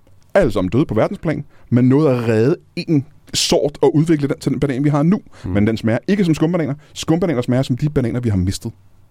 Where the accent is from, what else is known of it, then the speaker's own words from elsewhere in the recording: Roskilde, Zealand, Denmark; Jeg er fra Roskilde.